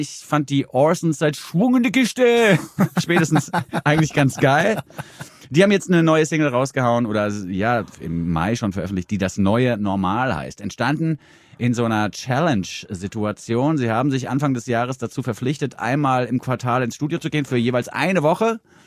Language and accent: German; Germany; für mich als so West Germany Boy.